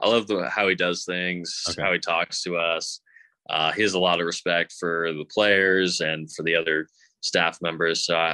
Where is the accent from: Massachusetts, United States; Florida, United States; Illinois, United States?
Massachusetts, United States; Not a huge basketball fan, but Celtics are, you know, obviously my hometown team.